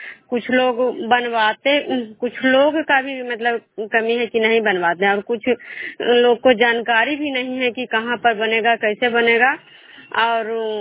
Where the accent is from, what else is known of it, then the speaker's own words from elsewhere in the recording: Khajra, Bihar, India; विष्णुपुर ग्राम खजरा पंचायत नालंदा जिला नगरनौसा प्रखंड के निवासी हूँ।